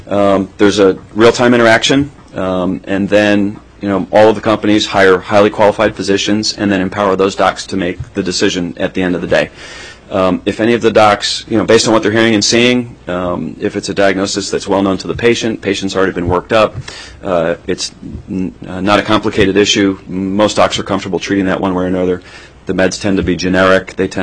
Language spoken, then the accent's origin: English; Tennessee, United States; I'm licensed in my home state of Tennessee.